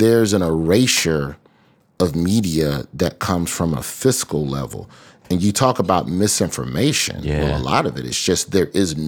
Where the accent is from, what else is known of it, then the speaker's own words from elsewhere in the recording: Alabama, United States; So when you look up and like in my home state of Alabama, all printed papers have stopped delivering.